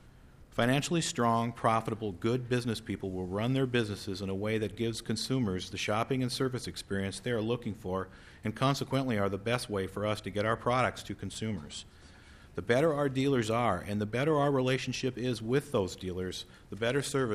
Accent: Thief River Falls, Minnesota, United States; born there; I'm not a hired gun. I was born in Thief River Falls.

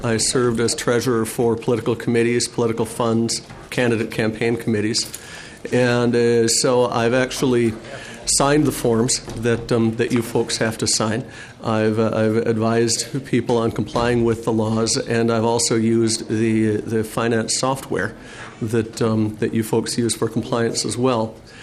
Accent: New Brighton, Minnesota, United States; My background is I grew up in Minnesota, in New Brighton.

